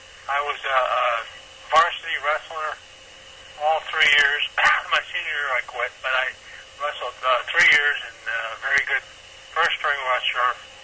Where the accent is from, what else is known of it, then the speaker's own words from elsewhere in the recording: Chicago, Illinois, United States; born there; I was born in Chicago, and my age is 57